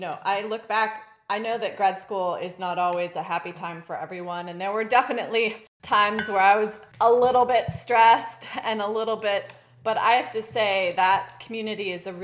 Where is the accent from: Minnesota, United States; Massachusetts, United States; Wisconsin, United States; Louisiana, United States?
Minnesota, United States; Well, I grew up in Minnesota, near the Twin Cities area, which is maybe not surprising since I did my undergrad degree in Minnesota and my graduate degree in Minnesota.